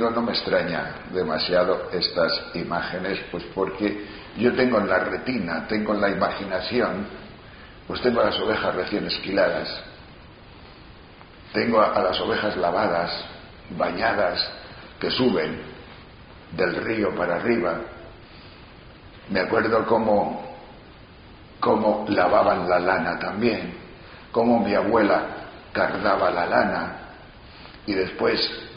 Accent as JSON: {"language": "Spanish", "region": "Castile and León", "country": "Spain", "said": "pero soy de una cultura muy pastoril. En mi pueblo, yo soy de un pueblo de la provincia de León, que siempre a lo largo de los siglos ha tenido como industria, porque mi pueblo no tenía terreno, como industria ha tenido lo que podríamos llamar la mesta, es decir, la trashumancia"}